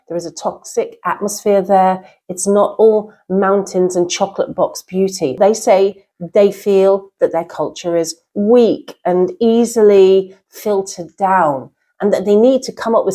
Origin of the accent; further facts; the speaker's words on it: United Kingdom; I mean, I'm British and I don't know what Britishness means